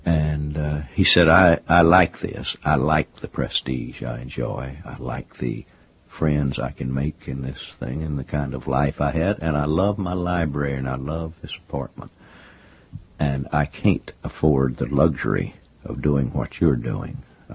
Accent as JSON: {"language": "English", "town": "Austin", "region": "Texas", "country": "United States", "tie": "born or raised there", "said": "going down to where I was raised in Austin."}